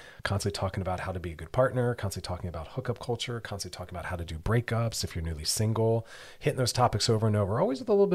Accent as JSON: {"language": "English", "town": "Philadelphia", "region": "Pennsylvania", "country": "United States", "accent": "Philly", "said": "You can hear my Philly accent in there."}